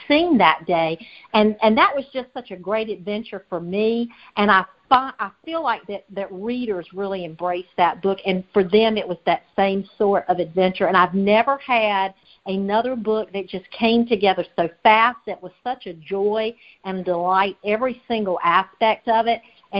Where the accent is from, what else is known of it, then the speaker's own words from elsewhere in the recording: North Carolina, United States; I do not. I am from North Carolina.